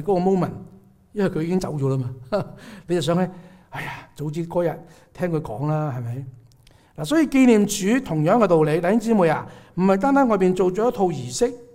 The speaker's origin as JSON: {"language": "Chinese", "country": "China", "said": "我们中国人有清明节"}